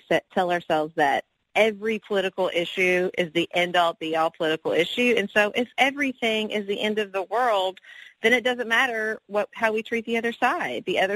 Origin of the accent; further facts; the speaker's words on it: Paducah, Kentucky, United States; I ran for local office in my hometown of Paducah, Kentucky in 2016